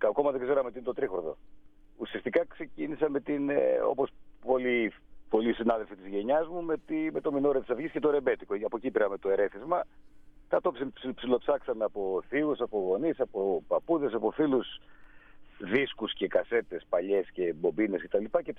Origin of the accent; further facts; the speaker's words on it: Thessaloniki, Central Macedonia, Greece; γεννημένο στο εξωτερικό, αλλά ουσιαστικά μεγάλωσα στη Θεσσαλονίκη.